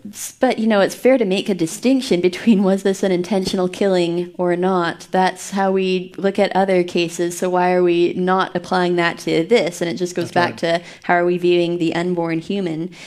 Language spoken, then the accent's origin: English; Canada; So being Canadian, I was like spending some time in a cabin in the woods, super rustic.